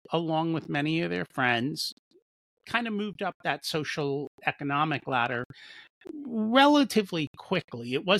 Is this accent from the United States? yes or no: no; India; born there; So I was born in India, and my parents had to not re-immigrate, but where they were in India, where they originally grew up, got split apart when Pakistan was separated from India.